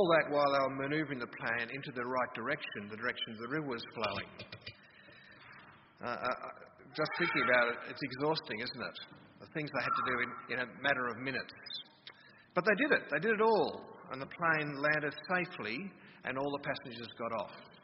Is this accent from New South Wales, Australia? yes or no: yes; Sydney, New South Wales, Australia; Sorry, I come from Sydney.